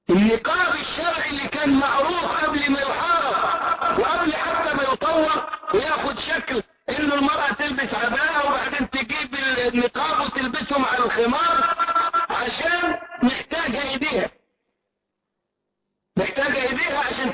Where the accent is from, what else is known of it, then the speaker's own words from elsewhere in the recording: Upper Egypt, Egypt; رأيته عندنا في الصعيد